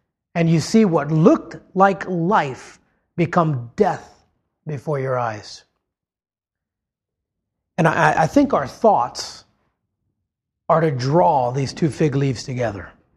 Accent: Hawaii, United States; I grew up in Hawaii. There's banana leaves. I would have picked fig leaves.

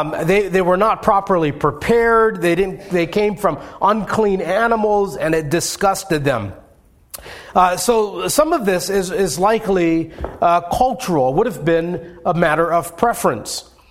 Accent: Hawaii, United States; Growing up in Hawaii, I ate just about anything from the ocean.

